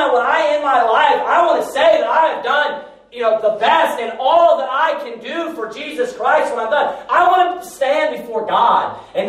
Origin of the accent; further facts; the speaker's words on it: Kentucky, United States; moved away; I wanted to live in the southeast, you know, because I'm from Kentucky.